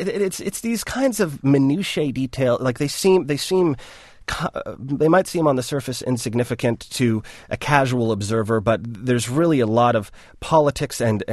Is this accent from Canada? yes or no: yes; Canada; You know, I come from Canada, and in Parliament, people are yelling back and forth.